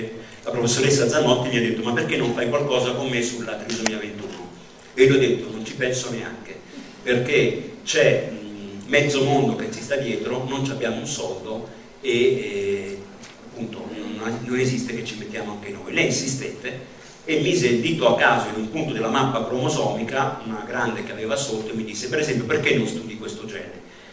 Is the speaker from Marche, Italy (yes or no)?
yes; Fermo, Marche, Italy; io non sono di Bologna, sono di Fermo, non so se qui in Svizzera la città di Fermo nel profondo delle Marche è nota